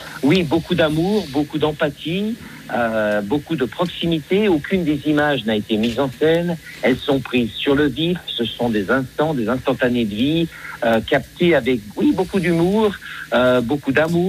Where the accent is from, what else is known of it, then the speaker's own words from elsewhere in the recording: Geneva, Switzerland; moved away as an adult; En fait, moi j'ai grandi à Genève et j'ai été aux États-Unis à 24 ans.